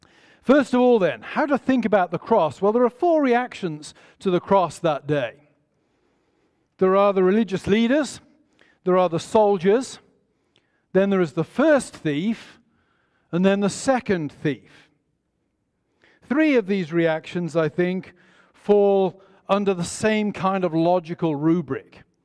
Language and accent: English; England, United Kingdom; I was educated in the 1970s and 80s as an English grammar school boy.